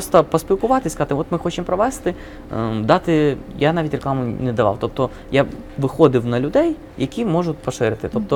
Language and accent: Ukrainian; Vinnytsia, Vinnytsia Oblast, Ukraine; От я сам вінничанин